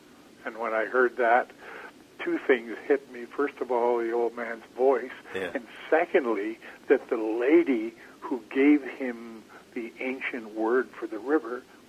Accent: Kitkatla, British Columbia, Canada; I grew up on the Skeena. I grew up at the mouth of the Skeena in my home village of Kitkatla.

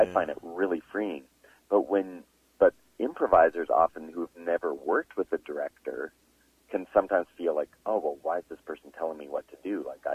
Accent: Calgary, Alberta, Canada; I was really lucky actually growing up in Calgary

